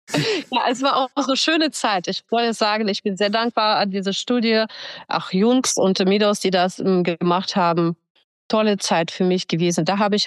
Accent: Kyrgyzstan; now in Germany; weil ich komme aus Kirgisistan und da haben wir keine Möglichkeit gehabt, so schnell zum Arzt zu kommen

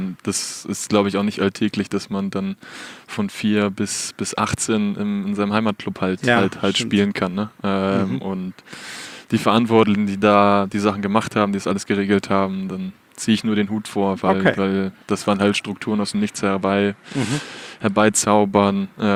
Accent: Bremen, Germany; Hab aber in Bremen nachher meine Schule zu Ende gemacht und sehe mich so ein bisschen als Bremer, weil ich auch großer Werder Bremen-Fan bin.

